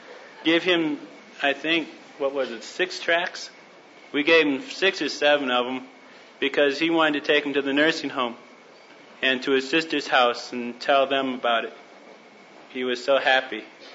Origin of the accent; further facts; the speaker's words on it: Madison, Wisconsin, United States; I'm from Madison. I'm from Madison, Wisconsin